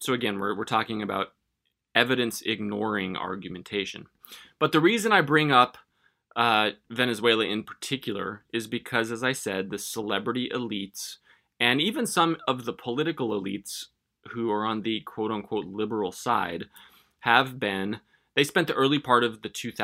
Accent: United States; because, God bless it, I'm an American.

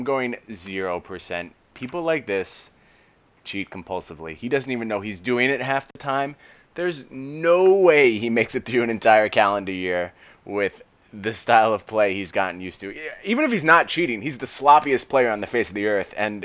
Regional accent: Canada; Being Canadian is definitely, for the first time ever, a benefit to us.

